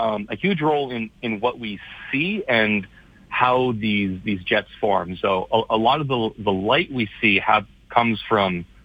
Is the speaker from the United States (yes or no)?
no; Calgary, Alberta, Canada; I'm from Calgary, so and Canadian